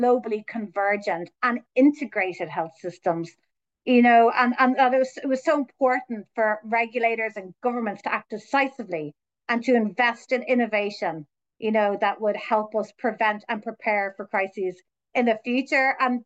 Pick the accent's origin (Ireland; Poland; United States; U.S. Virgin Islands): Ireland; because I'm Irish, so I work through MedTech Europe, but I also work by the Irish MedTech Association